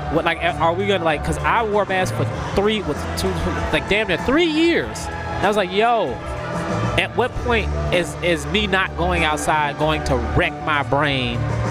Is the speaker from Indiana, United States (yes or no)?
no; Memphis, Tennessee, United States; Yes, I grew up in Memphis. I grew up, like, outside, like Shelby County, so, like, kind of close to Germantown, but I grew up out the way.